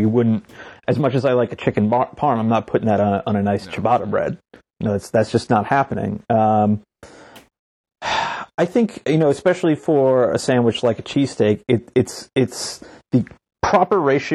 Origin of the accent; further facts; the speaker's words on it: Northeast, United States; But yeah, it's funny because we're all from the Northeast, and I feel like the Northeast is a very sandwich-centric kind of zone.